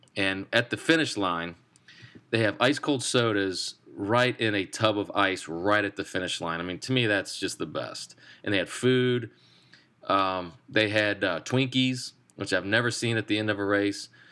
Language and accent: English; Richmond, Virginia, United States; it's the week before the Richmond Marathon, which is really my hometown marathon